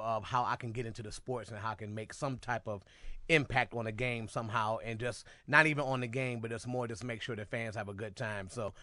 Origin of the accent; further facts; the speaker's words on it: Cleveland, Ohio, United States; I mean, born and raised in Cleveland, it's a lifelong dream of mine.